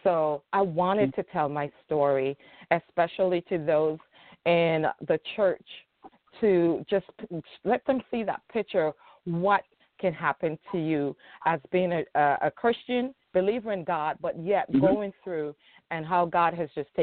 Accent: Mount Vernon, New York, United States; also born or lived in Jamaica / Florida; now in Georgia, United States; I was born in Jamaica. I grew up in Mount Vernon, New York, went to high school there also, and lived in Florida for a couple of years. And now I reside in Georgia.

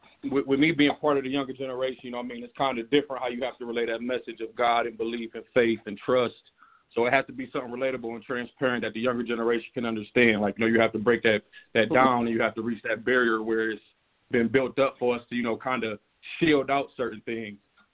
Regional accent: New York, United States; Me and Jared grew up together, man. I don't know if Jared recognized my voice, but we grew up together out in New York.

